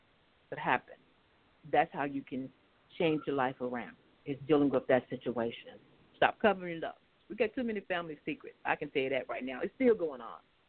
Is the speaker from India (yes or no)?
no; the South, United States; growing up in the South as African American, Black, or however you want to say it and stuff and everything